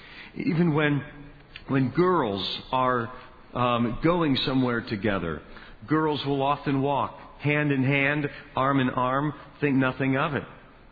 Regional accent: United States; We are so American. We are so individualized.

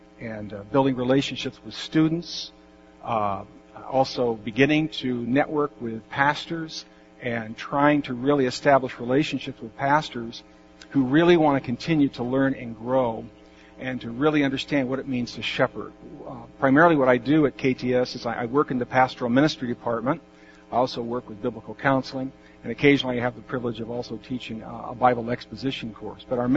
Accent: Indianapolis, Indiana, United States; I grew up in Indianapolis, and so I've been visiting some family there

